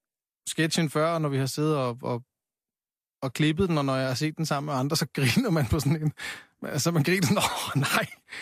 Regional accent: Copenhagen, Capital Region, Denmark; Altså, jeg er vokset op på Amager

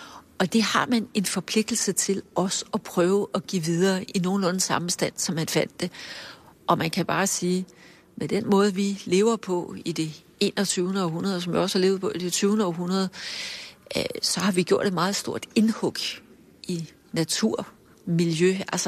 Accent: Holbæk, Zealand, Denmark; Jeg er vokset op 7 kilometer uden for Holbæk, men altså ikke på et landbrug eller noget.

